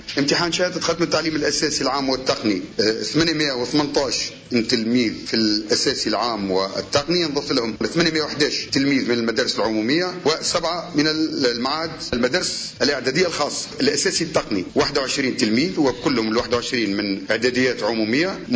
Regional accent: Tunisia

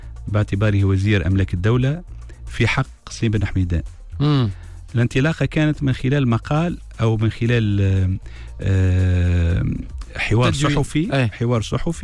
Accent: Tunisia; انا مواطن تونسي

